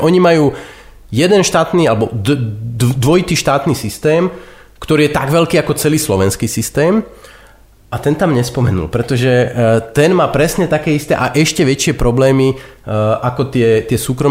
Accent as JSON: {"language": "Slovak", "country": "United States", "second_language": "Slovak", "said": "A je dokonca pravda, že ak by som si možno ako Američan mal tú možnosť vybrať si, v ktorom systéme chcem byť, tak je to práve v tomto"}